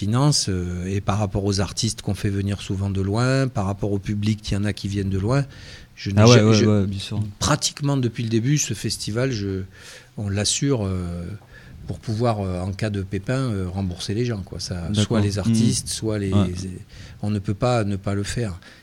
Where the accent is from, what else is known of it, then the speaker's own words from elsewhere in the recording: Provence-Alpes-Côte d'Azur, France; En fait, moi, je viens du nord des Bouches-du-Rhône.